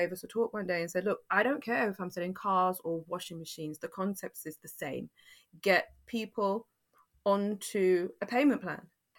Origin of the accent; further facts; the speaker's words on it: Fulham, London, United Kingdom; So I grew up in Fulham.